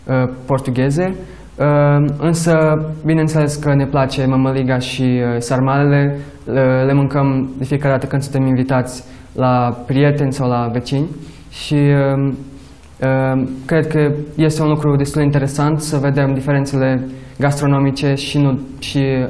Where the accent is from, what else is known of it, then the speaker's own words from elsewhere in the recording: Romania; Romanian is a second language; În rest, sincer, mă simt acasă în România pentru că aici am crescut. Nu sunt român, nu am cetățenie, dar sunt român cu sufletul.